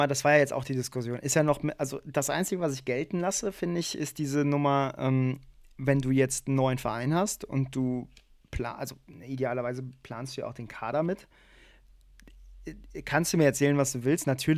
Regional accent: Cologne, North Rhine-Westphalia, Germany; als Kölner freue ich mich natürlich, wenn der Nachbarclub oder der Rivalenclub nicht die Meisterschaft holt

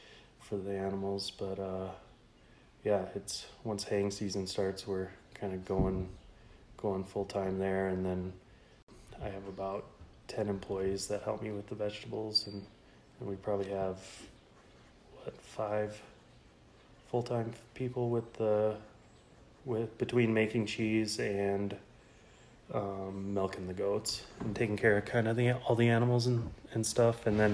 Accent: Grand Rapids, Michigan, United States; also born or lived in Denver; Yeah, I was born in Denver, and my dad was doing cattle stuff in Denver, and then my sister was born in Texas, kind of the same deal. And then my mom's family's all from Grand Rapids area of Michigan, so we moved there when I was like 2

